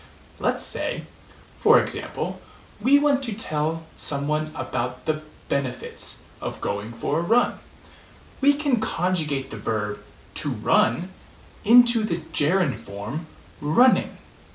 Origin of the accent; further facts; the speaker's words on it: Denver, Colorado, United States; I am from Denver, Colorado, in the United States.